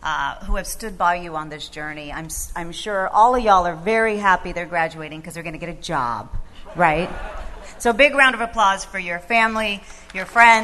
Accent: Corpus Christi, Texas, United States; As you may have guessed, I am from another country called Texas. I was born in Corpus Christi, and I grew up proudly as a Mexican-American.

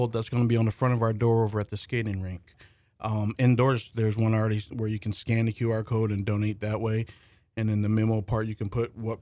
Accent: Galesburg, Illinois, United States; I'm born and raised Galesburg. I've got a class of 86.

